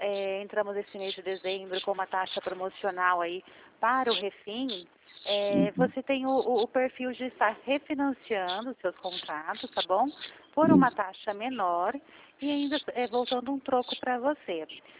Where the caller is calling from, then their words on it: Marília, São Paulo, Brazil; Eu falo de Marília, São Paulo, conhece?